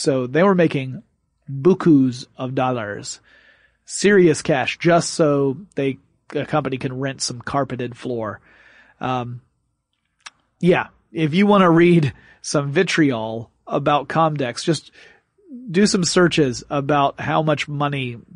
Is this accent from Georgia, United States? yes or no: yes; Atlanta, Georgia, United States; That is the city where I am in. I'm from Atlanta, Georgia.